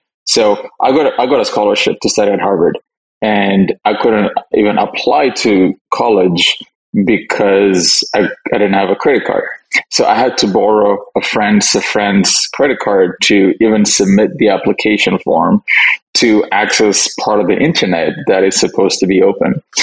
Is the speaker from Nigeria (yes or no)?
no; Addis Ababa, Ethiopia; So I am from Ethiopia. I grew up in Addis